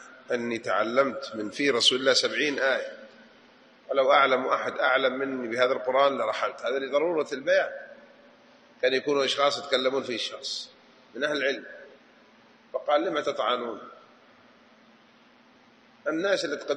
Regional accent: Hijaz, Saudi Arabia; أنا حجازي الوحيد فيكم من الآن. إحنا نقول بجدة هنا مو كذا من الباب للطاقة.

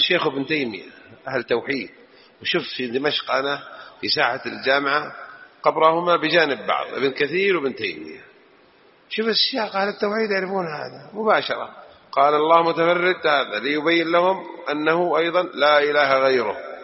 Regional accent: Saudi Arabia; اللي عندنا في السعودية على خير

